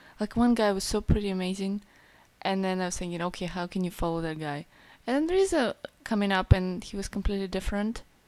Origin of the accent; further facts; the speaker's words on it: Ukraine; Otherwise, I'm from Ukraine.